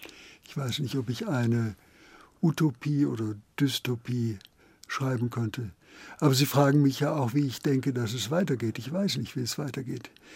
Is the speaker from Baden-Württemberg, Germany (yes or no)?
yes; Heidelberg, Baden-Württemberg, Germany; Ich komme aus Heidelberg.